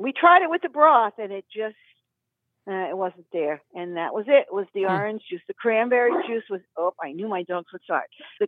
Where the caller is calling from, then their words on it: Massachusetts, United States; I'm calling from the Berkshires, and this is a follow-up call.